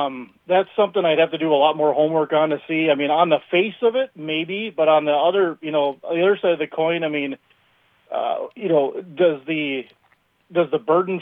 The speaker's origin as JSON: {"language": "English", "town": "Elk River", "region": "Minnesota", "country": "United States", "tie": "born or raised there", "said": "My background would be I grew up in Elk River. I graduated from Elk River High School."}